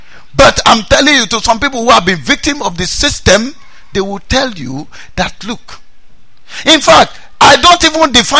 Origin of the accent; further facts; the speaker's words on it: Jebba, Kwara, Nigeria; when I grew up in Jeba, there was a visiting doctor that used to come